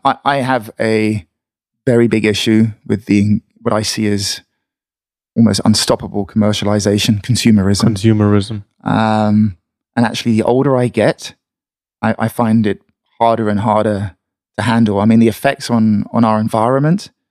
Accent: England, United Kingdom; my wife's from America, I'm from England. We decided to try England again. And we moved back for a couple of weeks to Devon, which is a beautiful part of the UK.

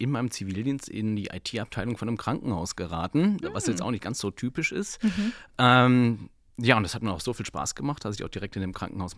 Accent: Bochum, North Rhine-Westphalia, Germany; born there; 40 Jahre alt und ja mittlerweile seit knapp 20 Jahren in der IT. Mhm. Gebürtig komme ich aus Bochum, also aus dem Ruhrpott.

